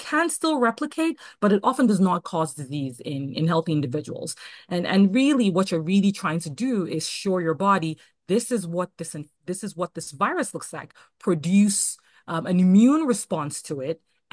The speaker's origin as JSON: {"language": "English", "region": "Lagos", "country": "Nigeria", "tie": "born or raised there", "moved": "as an adult", "lives_now": "Houston, United States", "said": "I grew up myself in Lagos, Nigeria, in West Africa, and so I'm very familiar with the impact of vaccine-preventable diseases. And moving here to the U.S. for college and then for medical school, and then also working in Mississippi and then moving to Houston, working in Long Island"}